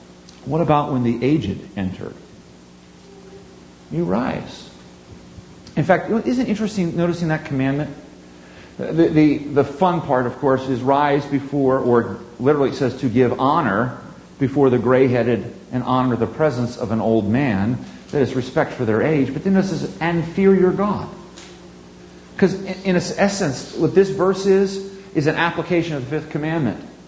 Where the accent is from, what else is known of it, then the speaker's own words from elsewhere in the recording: Northeast, United States; I grew up in the Northeast. I've lived in the South. I've lived in the Plains for a long time.